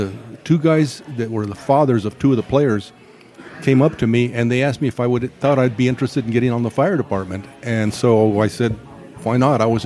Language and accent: English; Phoenix, Arizona, United States; also born or lived in Superior; I was born in Superior, Arizona, and our family goes back to about 1893, actually. I was raised in the Phoenix area.